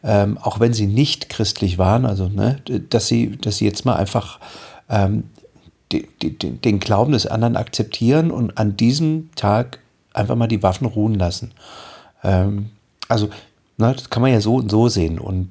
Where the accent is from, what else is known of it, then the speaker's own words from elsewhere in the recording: East Germany, Germany; ich bin in der DDR aufgewachsen.